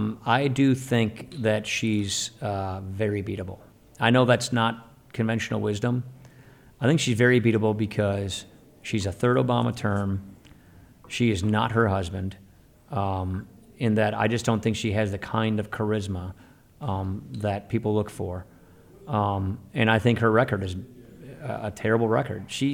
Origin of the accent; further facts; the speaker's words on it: Wisconsin, United States; I'm from Wisconsin, so we kind of are normally like that anyway. It's kind of Midwest nice, people call it.